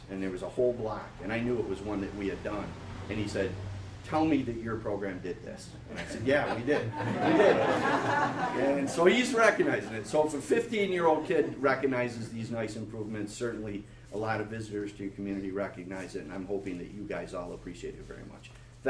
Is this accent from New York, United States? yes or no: yes; Canajoharie, New York, United States; in Canajoharie, in my hometown, there's a lot of revitalization going on.